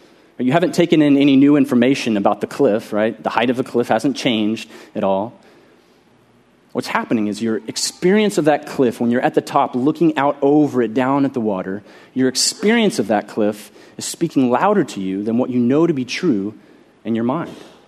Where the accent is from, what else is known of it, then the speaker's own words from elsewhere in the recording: Austin, Texas, United States; I grew up here in Austin and just minutes away from Lake Travis